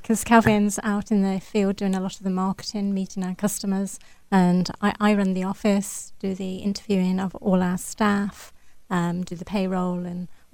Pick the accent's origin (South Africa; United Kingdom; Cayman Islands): United Kingdom; England; now in Ann Arbor, United States; We're obviously from England, from the middle of England.